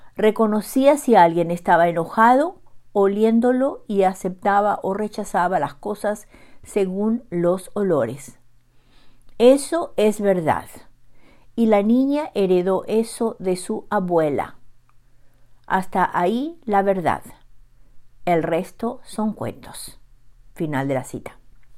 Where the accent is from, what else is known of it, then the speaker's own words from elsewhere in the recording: Paraguay; now in Bedford, United States; Y aquí estoy nuevamente con ustedes desde Bedford, Massachusetts, con otro relato de la producción narrativa de mi país natal, Yeretamí, Paraguay, situado en el corazón de Sudamérica.